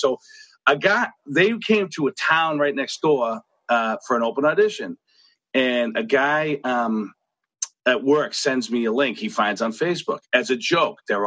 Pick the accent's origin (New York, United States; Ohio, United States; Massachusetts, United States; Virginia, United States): Massachusetts, United States; Boston; I grew up in Boston, so I know what to say, what not to say.